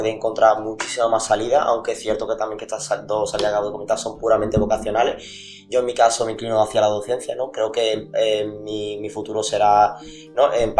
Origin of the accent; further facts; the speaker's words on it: Coria del Río, Andalusia, Spain; born there; nací en Sevilla, concretamente en Core del Río. Soy español, ¿no?, de origen árabe, y estoy cursando aquí Filología Hispánica en la Facultad de Filosofía y Letras de la Universidad de Cádiz.